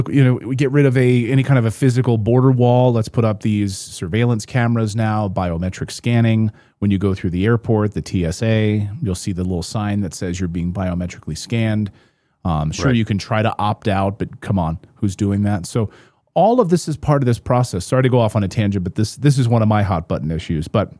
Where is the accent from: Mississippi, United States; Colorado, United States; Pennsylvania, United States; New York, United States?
Pennsylvania, United States; Well, you could live like I grew up in Pennsylvania. You know, you could live like the Amish, right?